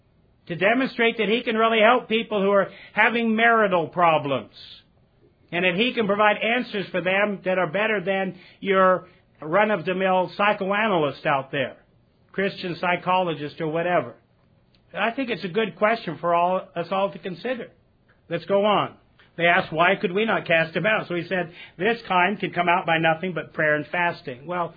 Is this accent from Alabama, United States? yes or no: yes; Alabama, United States; Now, I ran into somebody earlier who says they support LSU, and we're from Alabama